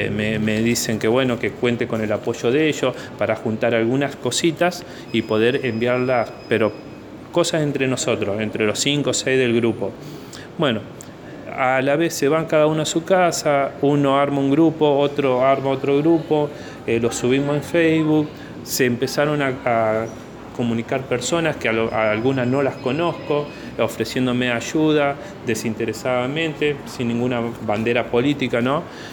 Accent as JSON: {"language": "Spanish", "town": "Villa Minetti", "region": "Santa Fe", "country": "Argentina", "said": "Vivo en Santa Fe, pero soy de Villa Minetti."}